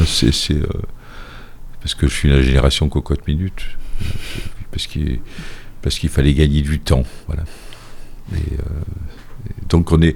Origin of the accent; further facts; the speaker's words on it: Nouvelle-Aquitaine, France; moi je viens de la Dordogne, donc il y a beaucoup de grottes.